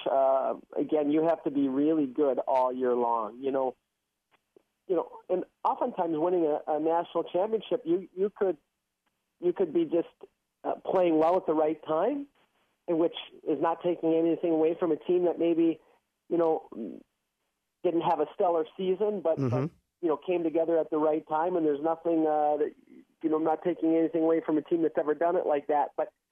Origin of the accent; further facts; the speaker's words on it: Duluth, Minnesota, United States; growing up in Duluth, I had a chance to see, I had season ticket to the Bulldog hockey games, which is the college team out of Duluth.